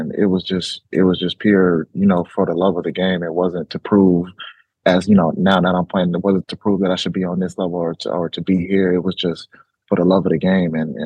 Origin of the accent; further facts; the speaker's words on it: Los Angeles, California, United States; I'm a kid from Los Angeles, California, that's never been over here